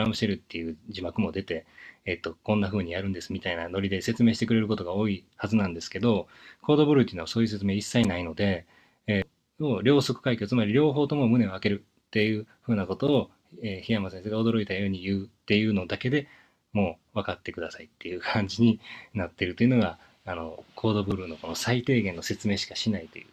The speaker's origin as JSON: {"language": "Japanese", "region": "Kansai", "country": "Japan", "tie": "born or raised there", "accent": "Kansai", "said": "関西弁しか喋れないので、しょうがないんですよね。ネイティブの関西弁ですから、皆さん。関西生まれ、関西育ちなんで。"}